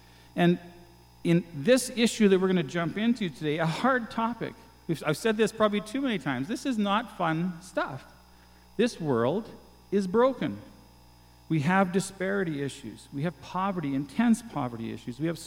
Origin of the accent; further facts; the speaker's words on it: Calgary, Alberta, Canada; I am from Northwest Calgary, which is pretty cool. I got to sleep in my own bed last night.